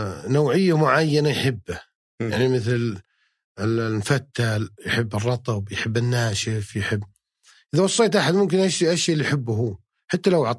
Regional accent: Unaizah, Al-Qassim, Saudi Arabia; now in Jubail, Saudi Arabia; وجربت يوم كنت بعنيزة قبل أطلع مدينة الجبيل

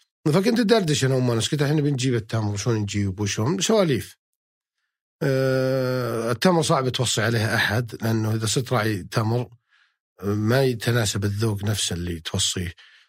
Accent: Unaizah, Al-Qassim, Saudi Arabia; now in Jubail, Saudi Arabia; وجربت يوم كنت بعنيزة قبل أطلع مدينة الجبيل

